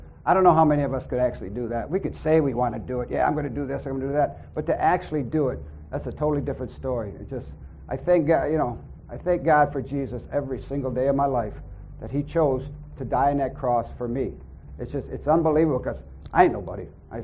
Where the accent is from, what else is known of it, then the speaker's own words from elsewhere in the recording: River Rouge, Michigan, United States; You know, I'm from River Rouge. We have people from Southwest Detroit.